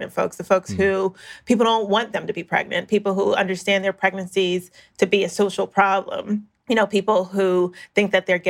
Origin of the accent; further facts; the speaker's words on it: Florida, United States; She's like, what's up? Where are you from? I'm like, you know, South Florida.